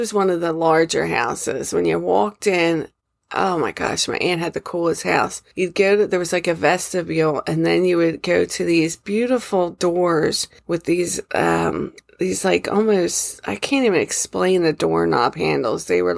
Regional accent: Philadelphia, Pennsylvania, United States; I mean, it's my particular favorite of the city, but because I grew up there. I was born there, and then I grew up a little bit tiny there, and then my mom instantly moved us, before my sister was born, to Northe

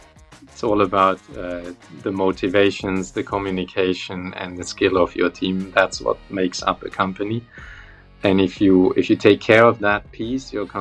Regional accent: Freiburg, Baden-Württemberg, Germany; now in Munich, Germany; I grew up in Freiburg, which is in the southwest of Germany. We call it the Toscana of Germany because there's tons of wine and it's the warmest region. Very beautiful, very recreational, but less industrialized than

